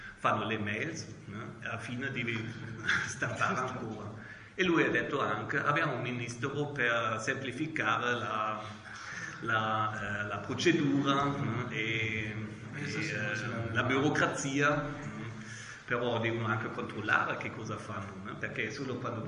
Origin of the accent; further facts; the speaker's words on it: Germany; Italian is a second language; now in Italy; Allora sono europeo, sono tedesco e mi serve di timbri